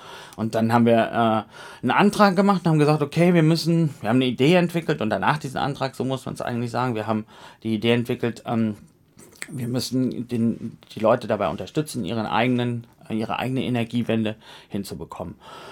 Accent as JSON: {"language": "German", "town": "Kassel", "region": "Hesse", "country": "Germany", "tie": "born or raised there", "said": "Ich bin nie aus dieser Stadt rausgekommen. Länger. Ich bin Kasseläner. Ich bin in Kassel geboren, meine Eltern sind in Kassel geboren, meine Mutter kommt vom Jungfernkopf und ich kenne den Jungfernkopf seit Kindertagen an. Meine Oma hat da gewohnt"}